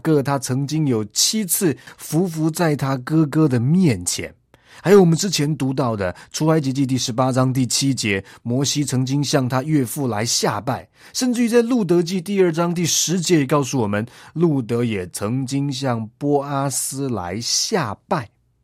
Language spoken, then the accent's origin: Chinese; China; 比方说我们中国人在结婚的时候或是在元旦的时候都会向父母亲来磕头